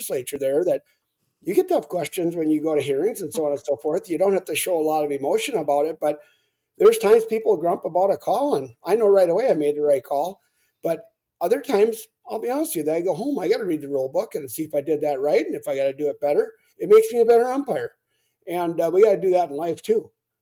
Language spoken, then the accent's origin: English; Grantsburg, Wisconsin, United States; I'm out and about in the community a lot, especially in my hometown of Grantsburg here.